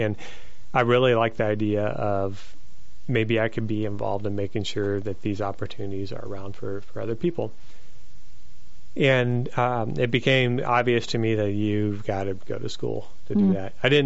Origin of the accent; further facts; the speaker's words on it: Missouri, United States; I grew up in Pulaski County, Missouri. I've been all over the country, but I grew up in Pulaski County, which is near where Fort Leonard Wood is here, so in the Ozark region.